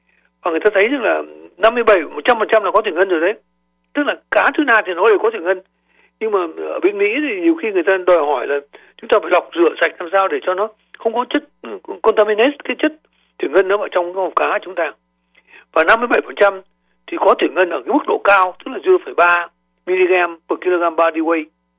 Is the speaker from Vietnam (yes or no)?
yes; Da Nang, Vietnam; mà tôi hồi nhỏ, hồi ở Đà Nẵng, tôi mê cá tuna lắm